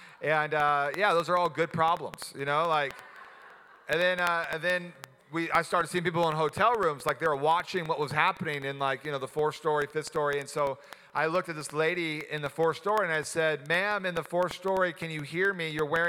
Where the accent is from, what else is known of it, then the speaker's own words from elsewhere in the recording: California, United States; I'm a surfer from Southern California.